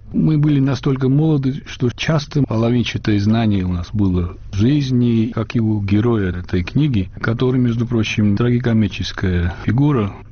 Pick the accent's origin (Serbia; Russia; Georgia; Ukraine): Georgia; now in Germany; когда я приехал в Германию из Грузии. В 1988 году я покинул Грузию. Я так называемый невозвращенец.